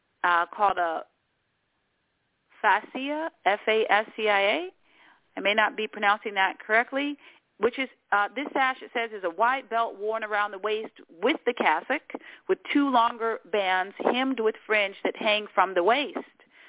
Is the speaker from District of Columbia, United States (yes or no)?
yes; Washington, District of Columbia, United States; born there; For example, I was born in Washington, D.C.